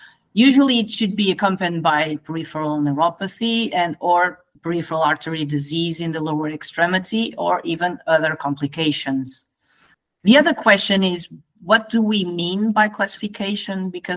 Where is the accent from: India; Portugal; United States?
Portugal; I am from Portugal.